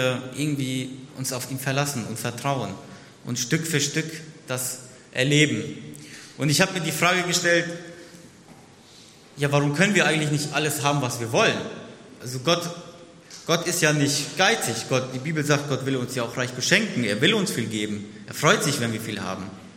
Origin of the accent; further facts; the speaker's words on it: Haiger, Hesse, Germany; also born or lived in Giessen; in Haiger-Seelebach, in meiner Heimatgemeinde, auch eine Predigt halten. Und ich habe dann noch in Gießen gewohnt